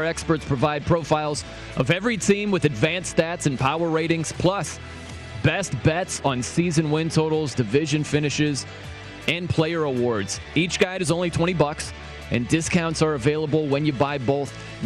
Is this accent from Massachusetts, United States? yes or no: no; South Bend, Indiana, United States; I grew up in South Bend, Indiana.